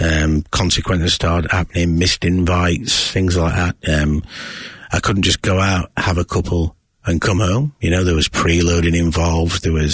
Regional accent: Yorkshire and the Humber, United Kingdom; Growing up in South Yorkshire in England, you know, very much a pub culture.

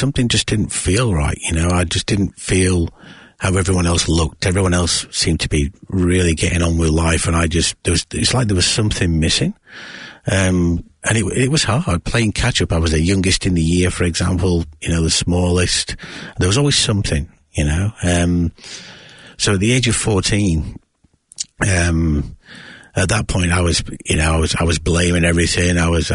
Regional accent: Yorkshire and the Humber, United Kingdom; born or raised there

